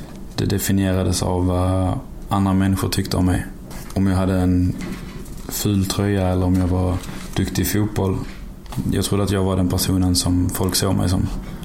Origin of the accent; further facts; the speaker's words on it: Skåne, Sweden; now in Stockholm, Sweden; Jag skulle presentera mig som en skåning i Stockholm som inte blir förstådd ibland, för att de hör inte vad jag säger.